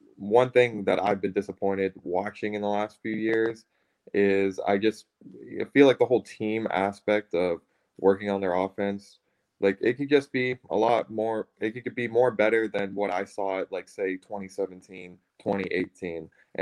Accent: Pittsburgh, Pennsylvania, United States; So I am the only my family who all lives here, you know, we're all from Pittsburgh.

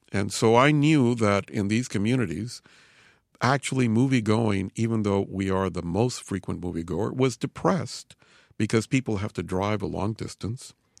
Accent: Los Angeles, California, United States; I grew up in Boyle Heights, yes, the original suburb of Los Angeles.

